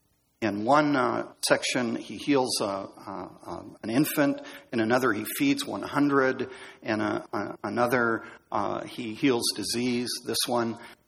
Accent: United States; I grew up here in Central Orange County

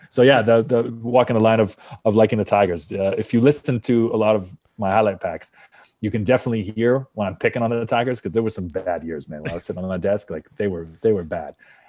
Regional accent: Windsor, Ontario, Canada; I grew up in Windsor

